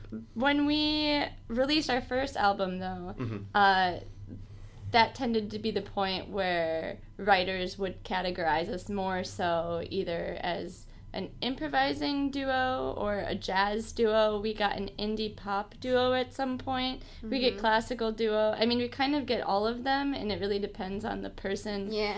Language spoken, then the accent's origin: English; Buffalo, New York, United States; now in Manhattan, United States; Well, I'm from Buffalo, New York, but I came to Manhattan in 2005.